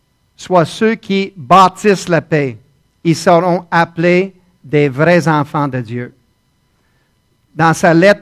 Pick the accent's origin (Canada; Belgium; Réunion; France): Canada; Winnipeg, Manitoba; La valeur numéro un avec laquelle j'ai été élevé à Winnipeg